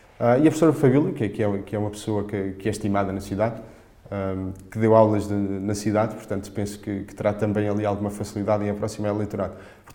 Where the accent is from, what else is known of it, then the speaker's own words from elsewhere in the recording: Santarém, Portugal; que nasci em Santarém, vivi em Santarém, trabalhei e construí família em Santarém